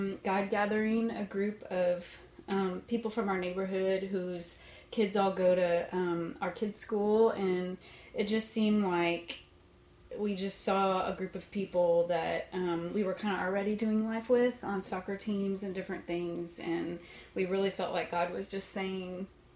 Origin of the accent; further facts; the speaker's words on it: Lawton, Oklahoma, United States; Okay, so I am from Oklahoma, and I grew up in Lawton, Oklahoma. My parents are believers and in a great church